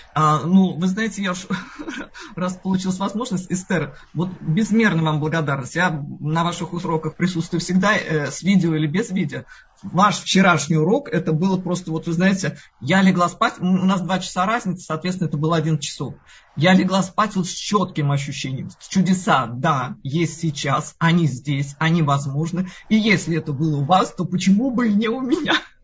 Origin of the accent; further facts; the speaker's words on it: Central Russia, Russia; я из России, это средняя полоса, да?